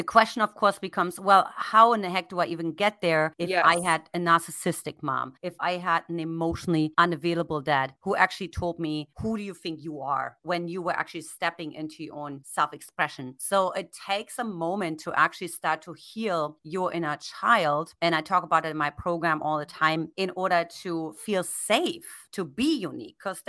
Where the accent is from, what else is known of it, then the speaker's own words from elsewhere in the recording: Germany; English is a second language; moved away; maybe you don't know how to say something in English like me when I came from Germany.